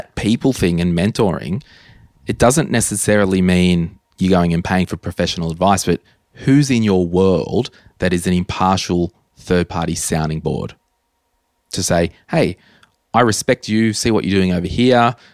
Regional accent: Townsville, Queensland, Australia; also born or lived in Brisbane; Putting all of my stuff in storage in Brisbane to go back to my hometown of Townsville in the Christmas months with the intent of moving back to Brisbane.

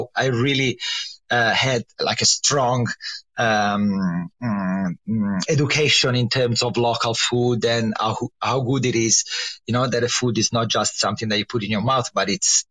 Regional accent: Livorno, Tuscany, Italy; So I come from Tuscany, from the only Tuscan city which is famous for nothing, which is Livorno.

